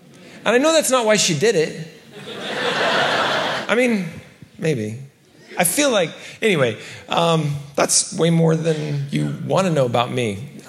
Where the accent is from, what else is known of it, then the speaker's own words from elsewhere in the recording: California, United States; I'm from California. Just got here today.